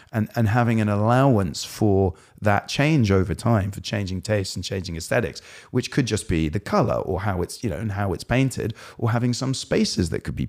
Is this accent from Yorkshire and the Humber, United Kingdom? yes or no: no; London, United Kingdom; I grew up in North London in a small town on the edge of an IKEA. It was inherently really boring.